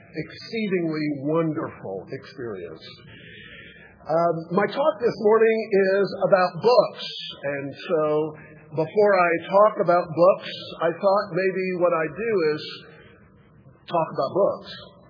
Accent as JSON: {"language": "English", "town": "Dallas", "region": "Texas", "country": "United States", "tie": "born or raised there", "moved": "yes", "said": "Welcome to ACCS and welcome to Dallas. It's my hometown. I don't live here any longer."}